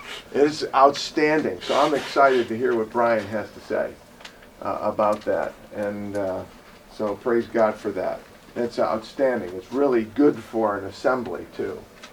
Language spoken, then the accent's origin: English; Japan; We come from Japan. Top that one.